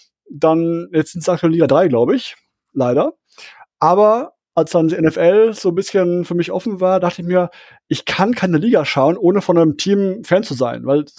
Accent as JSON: {"language": "German", "town": "Essen", "region": "North Rhine-Westphalia", "country": "Germany", "tie": "born there", "said": "Ich bin aus Essen gebürtig."}